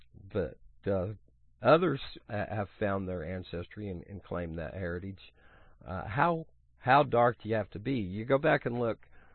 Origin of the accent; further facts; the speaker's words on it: Oklahoma, United States; I was born in Oklahoma from second grade on up for a good long while in life.